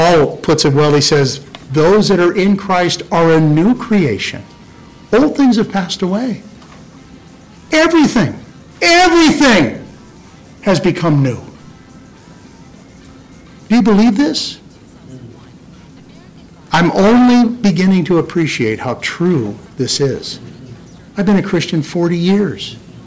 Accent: Downey, California, United States; born there; I was born on May 28th, 1954, 1 o'clock in the afternoon, happened to be a Friday. I was born at Downey Community Hospital, hometown

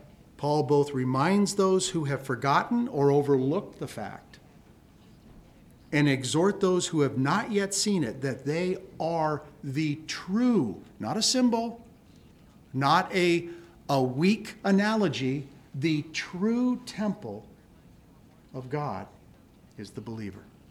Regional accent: Ireland; Because I'm not so smart, Lord. I'm Irish. I'm not so smart.

